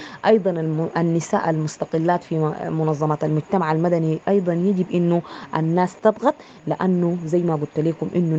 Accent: Sudan; أنا كنا من السودان.

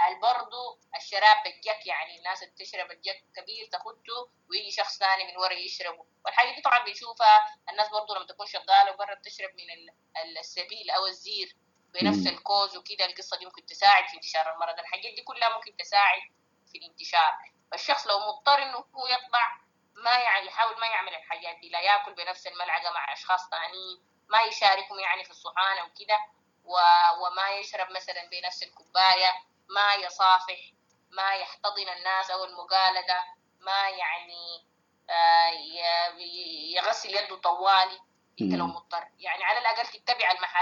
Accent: Sudan; عندنا في السودان مستشفيات بسيطة، وخصوصا لما نمشي على المعسكرات والحتات البعيدة شوية ما فيها الخدمات

